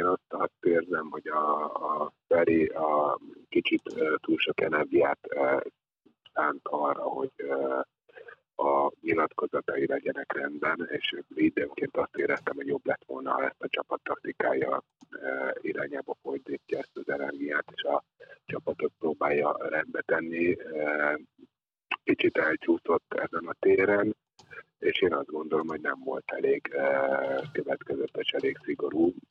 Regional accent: Pestszentlőrinc, Budapest, Hungary; Hát igen, azt gondolom, hogy én Lőrincen nőttem fel a pályától körülbelül egy olyan, talán másfél kilométerre

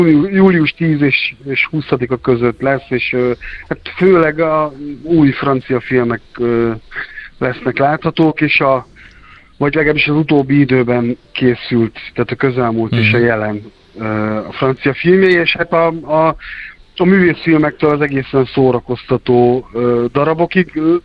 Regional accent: Borsod-Abaúj-Zemplén, Hungary; én Miskolc mellől származom

